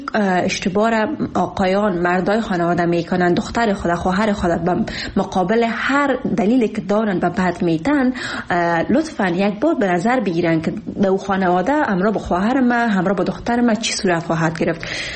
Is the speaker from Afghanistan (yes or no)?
yes; Afghanistan; من زن افغان هستم،